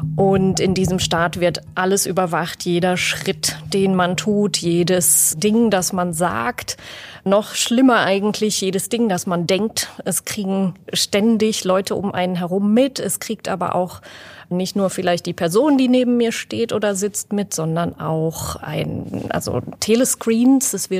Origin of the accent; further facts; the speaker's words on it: Hagen, North Rhine-Westphalia, Germany; born there; also born or lived in Switzerland / Bavaria / Potsdam; now in Dresden, Germany; Gebürtig aus Nordrhein-Westfalen, aus Hagen, und ich war dann in ganz, ganz vielen Städten unterwegs. Also mich hat es auch mal in die Schweiz verschlagen, zwischenzeitlich nach Bayern, nach Potsdam und jetzt eben ins schöne Dresden.